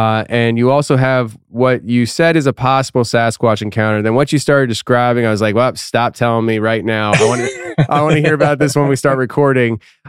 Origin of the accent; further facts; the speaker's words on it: Philadelphia, Pennsylvania, United States; And I'm like, I'm from Philly, man. I ain't scared of Detroit.